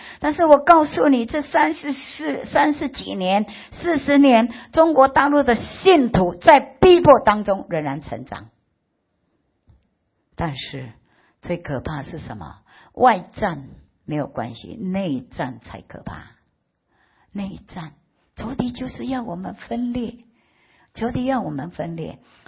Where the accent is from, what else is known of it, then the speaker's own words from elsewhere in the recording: Philippines; now in Taiwan; 我从菲律宾来到台湾，我是华侨，菲律宾华侨来到台湾